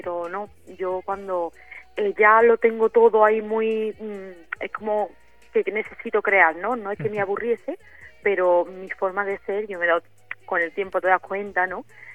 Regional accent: La Roda, Andalusia, Spain; born there; nací allí en La Roda y bueno, pues desde chiquita, yo creo que 10, 11 años empecé la historia de los coros

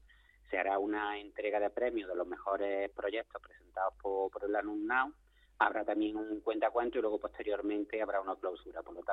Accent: Málaga, Andalusia, Spain; ya que somos malagueños

